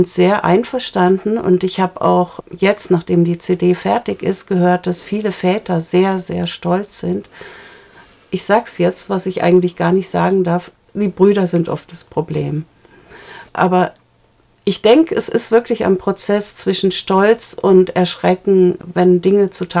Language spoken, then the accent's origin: German; Germany; Ja, ich denke, also wir sind halt Deutsche und ich werde jetzt 60.